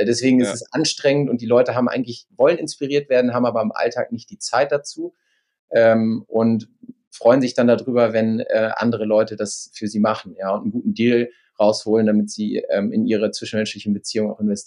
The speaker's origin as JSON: {"language": "German", "region": "Lower Saxony", "country": "Germany", "tie": "born or raised there", "said": "ich komme aus der Lüneburger Heide, bin da aufgewachsen, wirklich im Nirgendwo."}